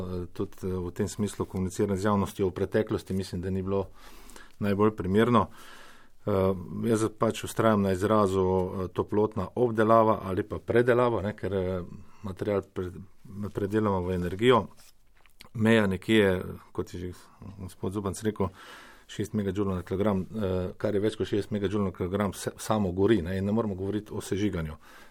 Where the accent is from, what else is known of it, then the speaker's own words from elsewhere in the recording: Celje, Savinja, Slovenia; mogoče tudi zato, ker prihajam iz Celja